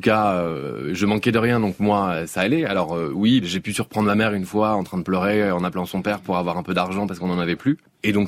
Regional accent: Hauts-de-France, France; accent: Nord; Je viens du Nord, moi j'en avais aussi un originalement.

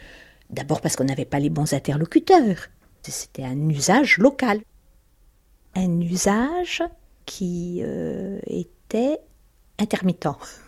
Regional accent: Belfort, Bourgogne-Franche-Comté, France; born there; accent: Franc-Comtois; je suis née à Belfort. Ma région, c'est une toute petite partie de la Franche-Comté, ma région personnelle. C'est le pays de Montbéliard.

